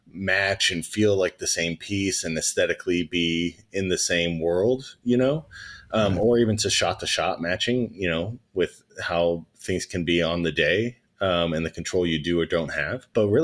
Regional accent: Oklahoma, United States; We're both from Oklahoma. We didn't know each other when we were in Oklahoma, but we became friends like a decade ago.

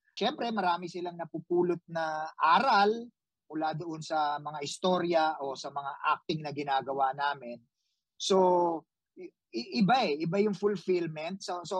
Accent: Manila, Metro Manila, Philippines; lumaki ako sa Avenida, sa kung saan nandoon lahat ng sinehan at mga pelikulang Pilipino.

